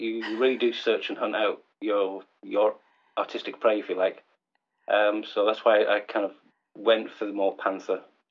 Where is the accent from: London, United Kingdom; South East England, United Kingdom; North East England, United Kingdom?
North East England, United Kingdom; also born or lived in Northern Ireland; now in Bangor, United Kingdom; I'm originally from the northeast, but my dad's side of the family's from here, so I've been backwards and forwards since I was born.